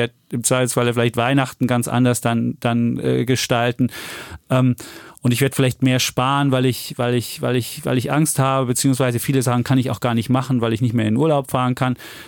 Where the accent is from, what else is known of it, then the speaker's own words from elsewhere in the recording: Leipzig, Saxony, Germany; Ich komme aus Sachsen, aus Leipzig.